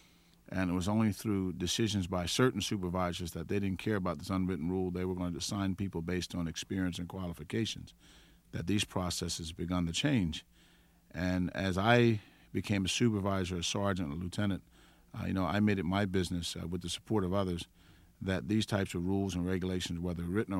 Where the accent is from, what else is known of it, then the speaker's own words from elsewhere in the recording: Philadelphia, Pennsylvania, United States; I grew up in West Philadelphia, out near 56 and Girard Avenue, 56 and Alfred Avenue. I'm the oldest of seven children.